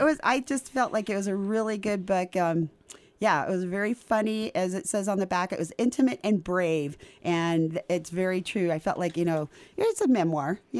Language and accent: English; California, United States; I mean, I'm from Southern California, so I feel like I don't know, like could totally connect to this.